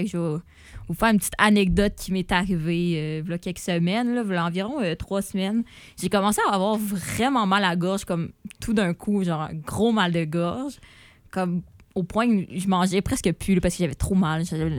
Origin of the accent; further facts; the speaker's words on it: Quebec, Canada; je vous rappelle que je viens du Bas-Saint-Laurent. Et que mon médecin de famille est genre à 4h30 d'ici.